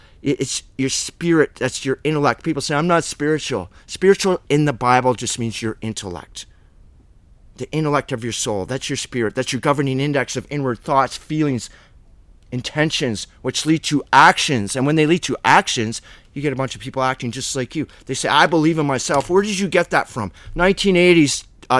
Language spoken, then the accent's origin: English; Canada; I don't know what's up with Canadians, because I'm a Canadian.